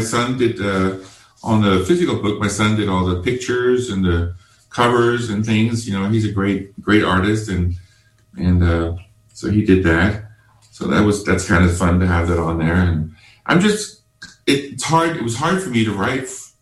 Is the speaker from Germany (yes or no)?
yes; Germany; moved away as an adult; now in United States; I was raised in Germany. And I lived there till I was about 29 years old, and then met my wife there, and we got married in Germany, and then came to the States